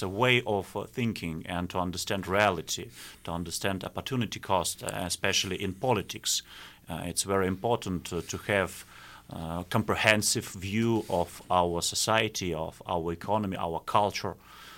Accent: Saint Petersburg, Russia; born there; English is a second language; I was born in St. Petersburg, and my career in St. Petersburg. I had my degree in economics in this city, and now I am teaching economics in one of university in this city.

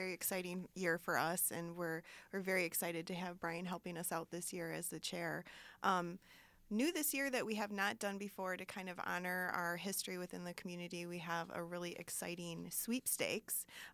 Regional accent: Wisconsin, United States; Well, I am originally from Racine County. I was born and raised in the community.

